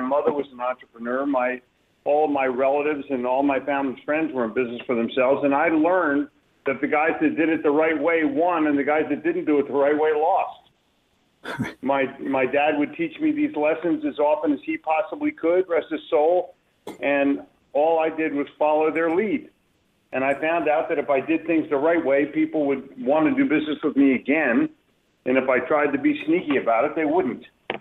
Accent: Philadelphia, Pennsylvania, United States; Well, I grew up in the big city. I grew up in Philadelphia.

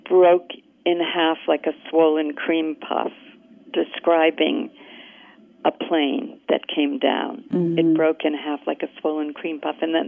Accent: Elizabeth, New Jersey, United States; take place in, you know, my hometown of Elizabeth, New Jersey, in the winter of 51-52.

